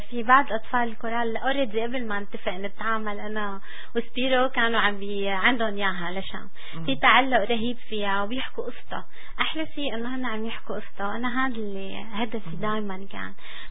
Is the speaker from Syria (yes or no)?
yes; Syria; نحن ما طلعنا من سوريا